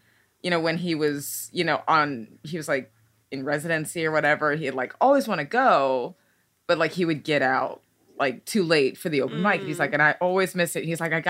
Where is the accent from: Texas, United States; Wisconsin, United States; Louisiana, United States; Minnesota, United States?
Texas, United States; South Texas is where I grew up. Yeah. And my parents from Nigeria, but we grew up in South Texas.